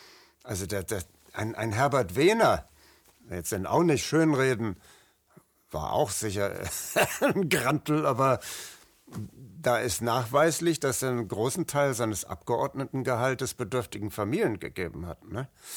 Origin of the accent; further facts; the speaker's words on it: Flensburg, Schleswig-Holstein, Germany; ich bin dann am Werftarbeiterviertel aufgewachsen in Flensburg, ne? In so einem richtigen Industriegebiet.